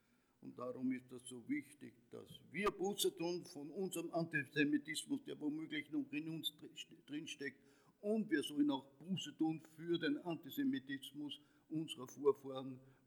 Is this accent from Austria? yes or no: yes; Gmunden, Upper Austria, Austria; Ich bin in Gmunden aufgewachsen, in Gmunden ist mein Vater evangelischer Pfarrer gewesen